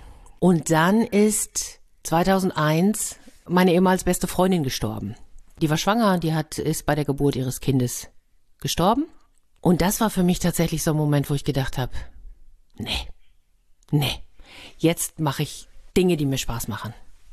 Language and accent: German; Madrid, Community of Madrid, Spain; now in Nuremberg, Germany; Da habe ich gedacht, ich komme aber doch aus Madrid, ich habe doch schon eine große Stadt hinter mir.